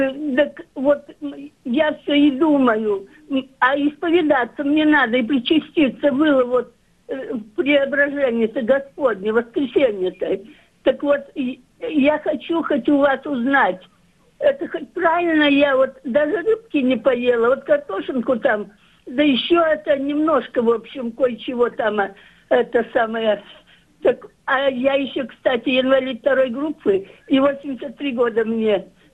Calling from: Leningrad Oblast, Russia; Это с Ленинградской области тоже

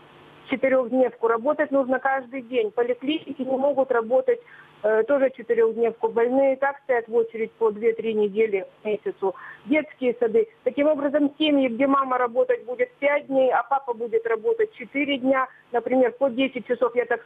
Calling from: Yekaterinburg, Sverdlovsk Oblast, Russia; Я из Екатеринбурга.

